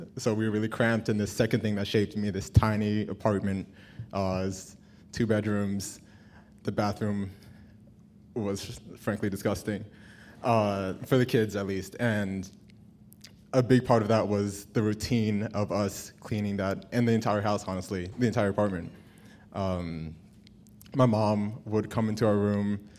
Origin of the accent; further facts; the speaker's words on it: Houston, Texas, United States; So, growing up in Houston, I was shaped by a couple things that I couldn't escape.